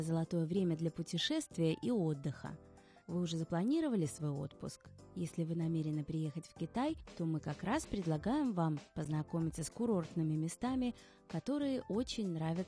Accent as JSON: {"language": "Russian", "country": "Belarus", "lives_now": "Beijing, China", "said": "Я из Беларуси, это северо-запад, и я привыкла немного к другому климату."}